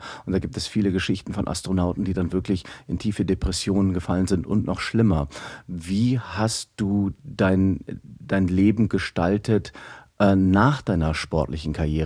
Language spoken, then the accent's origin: German; Aachen, North Rhine-Westphalia, Germany; born there; Ich bin hier in Aachen geboren.